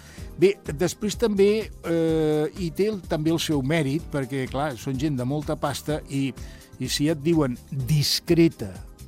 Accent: Barcelona, Catalonia, Spain; also born or lived in Cornellà de Llobregat; vaig néixer a Cornellà, però tota la vida la vaig passar a Barcelona.

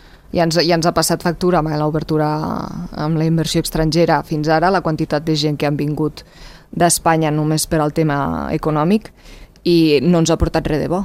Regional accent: Andorra; que guais que som els andorrans

